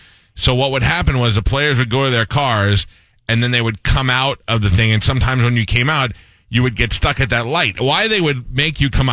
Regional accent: Staten Island, New York, United States; I was a pretty poor kid. I only went to a handful of Yankee games. I grew up in Staten Island

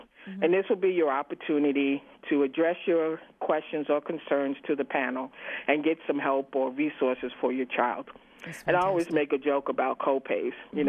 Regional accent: New York, United States; You know, I'm from New York, so we had three counties back home.

